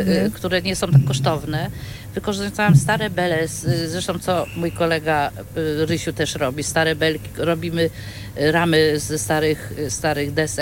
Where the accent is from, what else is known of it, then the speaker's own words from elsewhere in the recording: Kartuzy, Pomeranian Voivodeship, Poland; Bardziej z okolic Kartuz, tam się urodziłam zresztą.